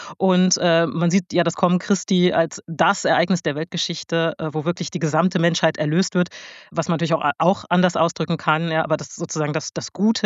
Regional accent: Germany; born there; Ich bin ja auch in Deutschland geboren, meine Mutter ist Deutsche, mein Vater ist Senegalese, also ich bin gemischter Herkunft.

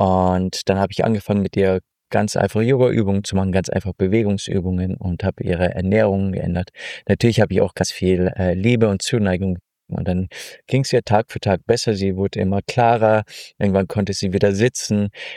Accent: Würzburg, Bavaria, Germany; Und dann bin ich 2019 wieder nach Deutschland, wieder in meine Heimat, nach Würzburg

